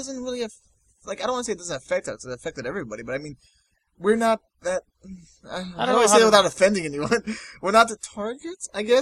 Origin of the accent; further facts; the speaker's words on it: Canada; well, I'm from Canada, so this doesn't really affect me.